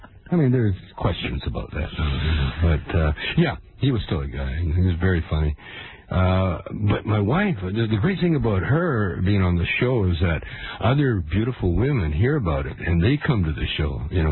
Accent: Canada; No. I'm Canadian.

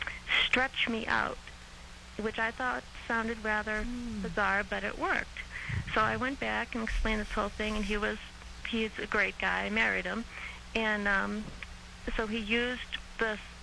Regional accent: Boston, Massachusetts, United States; now in Denver, United States; I'm from Boston. I've been out here for... I'm in Denver now, but I've been out here for a number of years.

